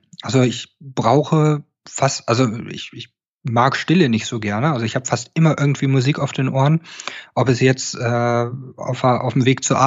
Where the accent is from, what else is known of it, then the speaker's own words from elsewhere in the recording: Goslar, Lower Saxony, Germany; born there; Ich bin in Goslar geboren, das ist eine Kleinstadt, die auch eine Kaiserpfalz hat, noch Teile der Stadtmauern sind noch da, da ist der Harz in der Nähe